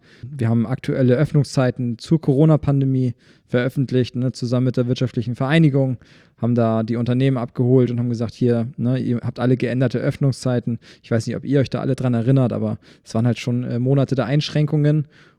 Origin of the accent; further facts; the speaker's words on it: Schwarzenberg, Saxony, Germany; Also ich bin auch in Schwarzenberg aufgewachsen